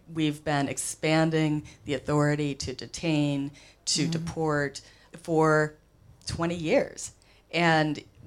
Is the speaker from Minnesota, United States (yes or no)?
yes; Minnesota, United States; I'm white, and I'm, you know, short, I'm non-threatening, I'm Minnesotan